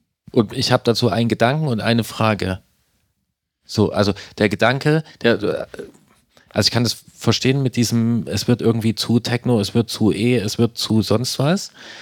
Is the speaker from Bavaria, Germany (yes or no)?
no; Leipzig, Saxony, Germany; Ich komme aus Leipzig und also ich lebe gerne in Leipzig